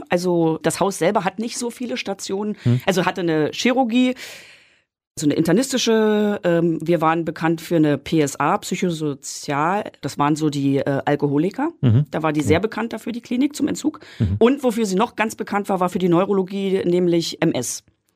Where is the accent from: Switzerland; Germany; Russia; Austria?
Germany; Berlin; Genau, also ich bin in Pankow geboren, also eigentlich Berlin-Buch, aber das gehört ja zu Pankow. Und bin aufgewachsen in Pankow, Niederschönhausen.